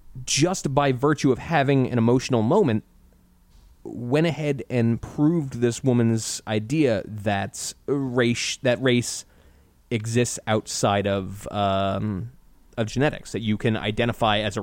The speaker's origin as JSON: {"language": "English", "country": "United States", "tie": "born or raised there", "said": "growing up in America as a white male, am I only able to have peanut butter and jelly?"}